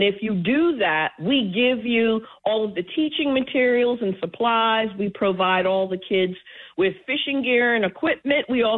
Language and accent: English; Harlem, New York, United States; even when I was a kid growing up in Harlem, you know, my grandparent would take me fishing along the Hudson.